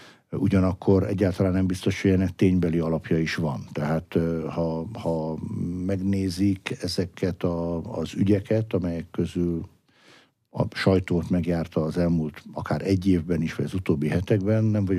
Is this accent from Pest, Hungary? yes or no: no; Veszprém, Veszprém County, Hungary; akkor a szülővárosom Veszprém készült arra, hogy Európa kulturális fővárosa legyen